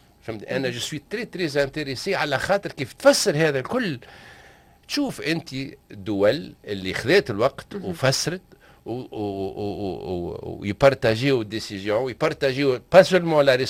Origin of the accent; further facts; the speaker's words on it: Tunisia; اش عندنا في تونس؟